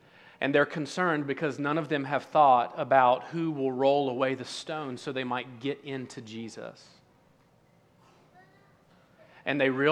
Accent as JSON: {"language": "English", "town": "Ironton", "region": "Ohio", "country": "United States", "tie": "born or raised there", "said": "We were about 3 hours from my hometown where I grew up in Ironton, Ohio."}